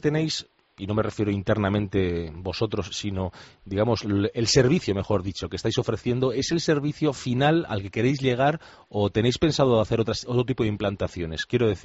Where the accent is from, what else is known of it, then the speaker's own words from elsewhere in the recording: Bilbao, Basque Country, Spain; Yo, que siendo de Bilbao